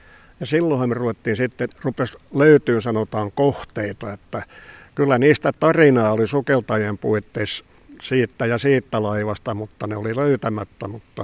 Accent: Vaasa, Ostrobothnia, Finland; born there; No mä oon syntynyt täällä Palosaarella.

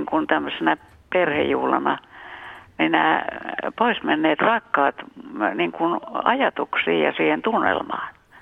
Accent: Satakunta, Finland; koska olen kotoisin itse Satakunnasta

